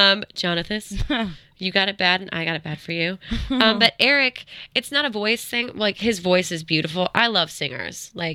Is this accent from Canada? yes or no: no; Ireland; Yeah, I'm Irish, so they like if I'm in the sun a lot